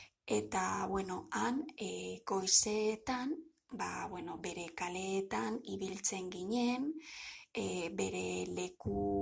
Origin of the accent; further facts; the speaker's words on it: Vitoria-Gasteiz, Basque Country, Spain; Gasteizkoa naiz eta bidaia salea naiz.